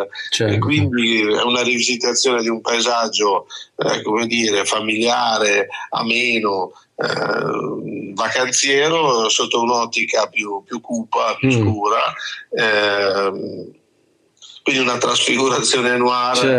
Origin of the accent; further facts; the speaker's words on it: Liguria, Italy; now in Milan, Italy; La Spezia come scenario perché è la città che ha dato i miei natali. Io vivo a Milano da tanti anni, ma sono ligure, sono molto legato alla mia terra di origine, anzi al mare più che alla terra